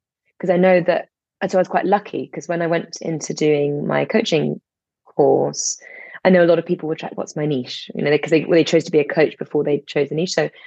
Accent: London, United Kingdom; especially where I grew up in London

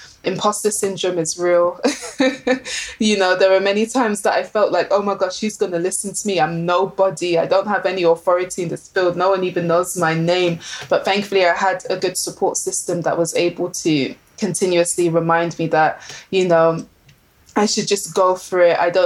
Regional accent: Nigeria; first of all, I'm African, I'm Nigerian.

